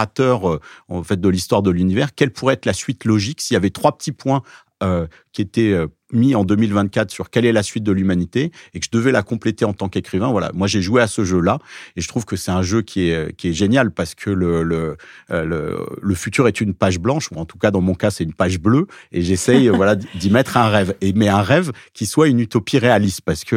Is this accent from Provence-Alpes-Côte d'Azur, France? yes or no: yes; Nice, Provence-Alpes-Côte d'Azur, France; découvert quand j'avais 16 ans, à Nice